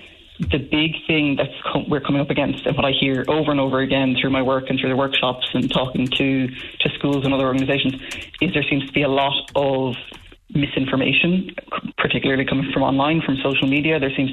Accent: Tralee, County Kerry, Ireland; As I said, I grew up in Tralee myself and it was a bit of a lonely existence.

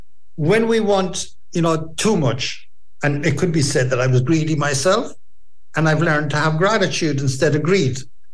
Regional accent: Munster, Ireland; being an Irishman, you know, living in Kerry, being a Cork man

